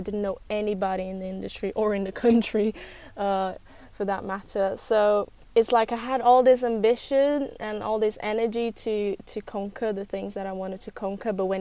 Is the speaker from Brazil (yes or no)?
yes; Brazil; English is a second language; now in United Kingdom; And then I grew up in Brazil, and I had this dream of coming to the UK and working with music. And I learned English at a very young age